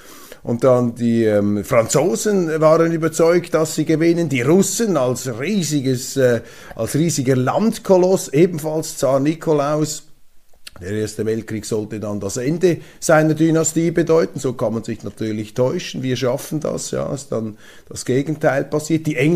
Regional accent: Zurich, Switzerland; Und ich bin ja Zürcher mit Migrationshintergrund. Das heißt, mein Vater stammt ursprünglich aus dem Kanton St. Gallen.

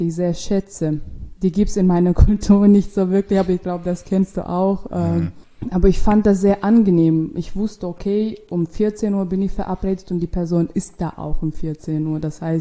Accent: Turkmenistan; moved away as an adult; now in Berlin, Germany; Ich komme aus Turkmenistan, das liegt in Zentralasien und ich war 21, als ich nach Deutschland gekommen bin.

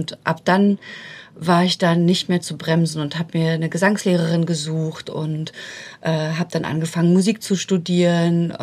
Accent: East Germany, Germany; zu DDR-Zeiten, wo ich aufgewachsen bin

